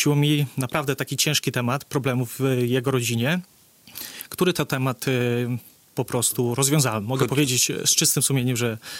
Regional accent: Siemiatycze, Podlaskie Voivodeship, Poland; Pochodzę z Siemiatycz i chciałem się po prostu bliżej rodziny przenieść.

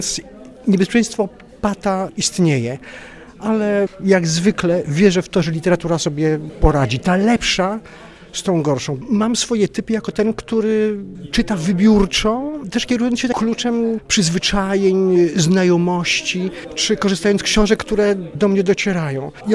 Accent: Podlaskie Voivodeship, Poland; Jestem stąd.

